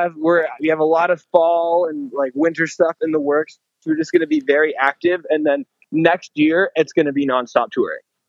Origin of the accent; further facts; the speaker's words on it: Seattle, Washington, United States; if they find out we're from Seattle, that stuff.